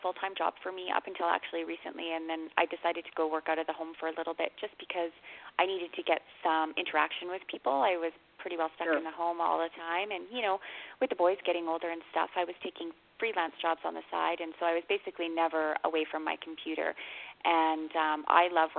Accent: Canada; also born or lived in United States; I was born in the United States and moved to Canada and lived here ever since I was a little girl, and I love my country.

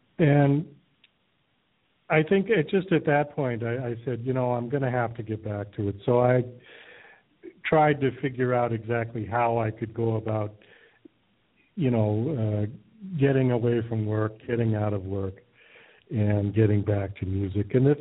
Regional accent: Boston, Massachusetts, United States; now in Thailand; I'm originally from Boston, and right now I'm actually in Thailand, where I'd set up my studio and a house here.

